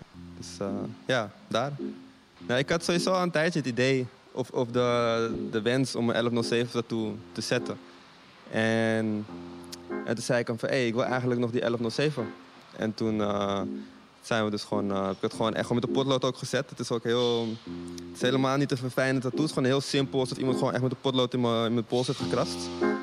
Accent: North Holland, Netherlands; 11-07 is de plek waar ik ben geboren, opgegroeid. Momenteel niet meer woon, maar nog steeds wel mijn moeder. En dat is gewoon... dat is mijn postcodegebied.

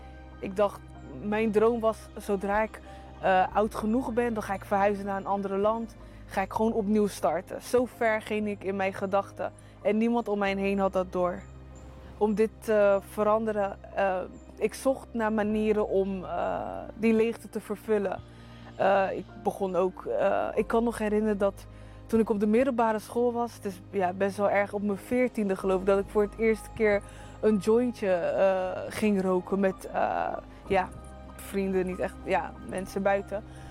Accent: Rotterdam, South Holland, Netherlands; ik kom uit Rotterdam.

